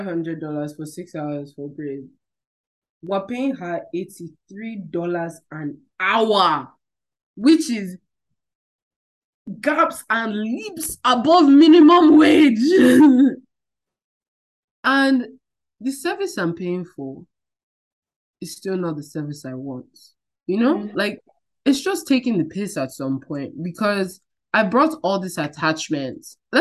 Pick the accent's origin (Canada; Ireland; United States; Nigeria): Nigeria; I price my hair. I'm Nigerian. I price my hair before I go and do it.